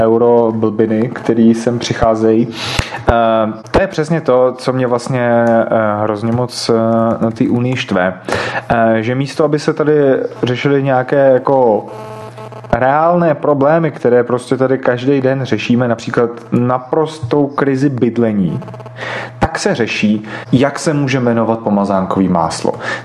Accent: Prague, Czechia; jsem z Prahy 10

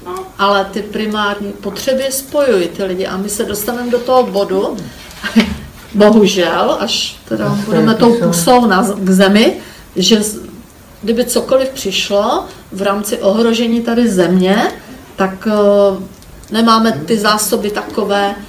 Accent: Silesia, Czechia; Jsem Slezanka, zrozená v zemi Slezsko.

